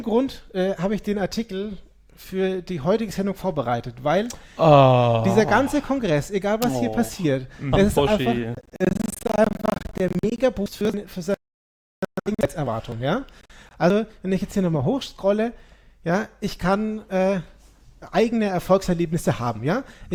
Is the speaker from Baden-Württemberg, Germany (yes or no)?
no; Nuremberg, Bavaria, Germany; Weil wir sind aus Nürnberg, da gibt es den Christkindlesmarkt